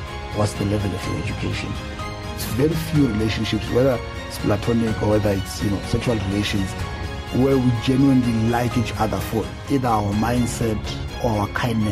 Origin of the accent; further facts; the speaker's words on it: Ekurhuleni, Gauteng, South Africa; I've done a homecoming in Ekurhuleni, because I'm from Ekurhuleni.